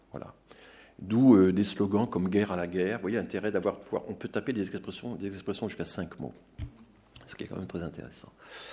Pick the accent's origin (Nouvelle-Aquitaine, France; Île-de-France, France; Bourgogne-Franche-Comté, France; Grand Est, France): Grand Est, France; Je suis alsacien, donc fatalement je me suis intéressé à cette question.